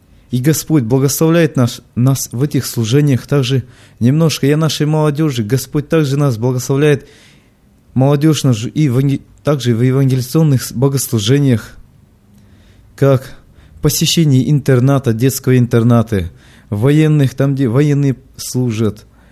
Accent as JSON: {"language": "Russian", "country": "Moldova", "moved": "yes", "lives_now": "Sacramento, United States", "said": "Я приехал недавно, 3 недели назад, из Молдавии в Америку, в город Сакраменто, на постоянное место жительства."}